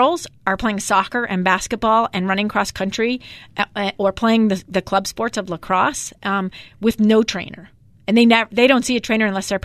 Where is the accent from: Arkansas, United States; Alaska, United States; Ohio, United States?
Alaska, United States; You know, I grew up in Alaska, libertarian leaning